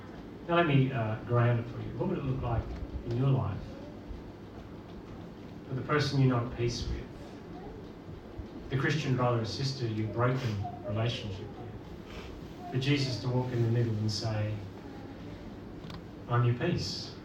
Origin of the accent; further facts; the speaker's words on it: Belfast, Northern Ireland, United Kingdom; I'm from Northern Ireland. I was born in Belfast.